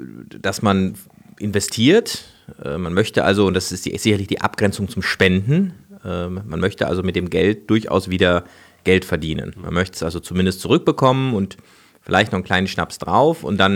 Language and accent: German; Freiburg, Baden-Württemberg, Germany; Ich komme aus Freiburg, das ist ja so eine Ökostadt